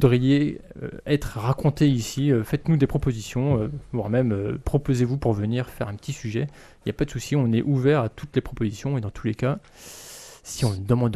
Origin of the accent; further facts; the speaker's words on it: Paris, Île-de-France, France; ans, bientôt 36 peut-être, deux enfants, mariés, casés, et du coup, parisien dans l'âme, parisien dans la vie. Je suis né à Paris, même pas très loin d'ici d'ailleurs, parce que je suis né dans le 12e arrondissement, hôpital Saint-Antoine